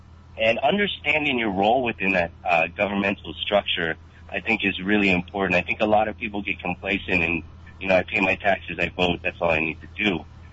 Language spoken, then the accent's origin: English; San Jose, California, United States; I was born and raised American. I possessed U.S. citizenship because I was born in America. I was born in San Jose.